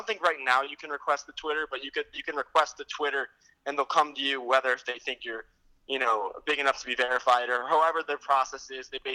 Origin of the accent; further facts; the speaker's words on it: New York, United States; now in Pittsburgh, United States; because I'm from upstate New York, so everybody really likes the Bills.